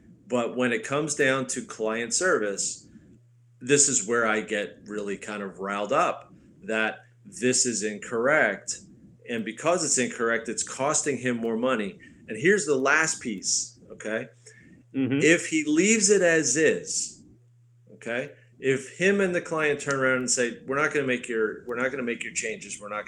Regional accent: New York, United States; I'm from the New York area.

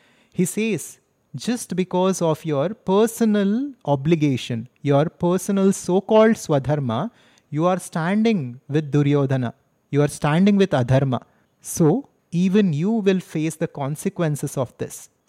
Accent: India; Of course, as an Indian, I completely stand with my country and I support what India decides to do.

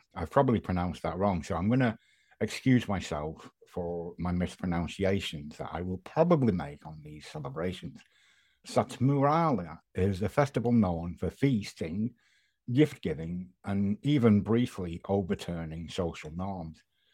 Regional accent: United Kingdom; because I'm your host and because I'm British

